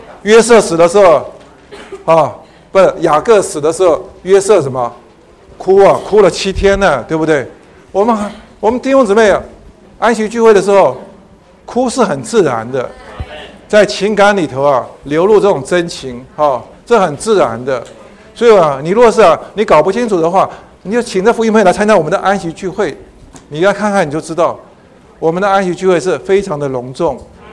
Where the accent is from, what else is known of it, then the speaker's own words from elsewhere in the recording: China; 这个是我们中国人的、啊、一个非常好的一个传统哈